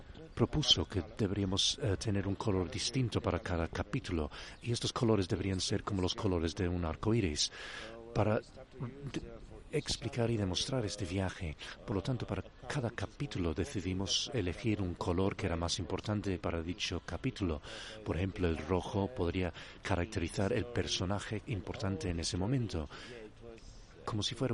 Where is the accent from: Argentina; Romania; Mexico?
Romania; Spanish is a second language; Vengo de una cultura quizás menos desarrollada. Vengo de Rumanía.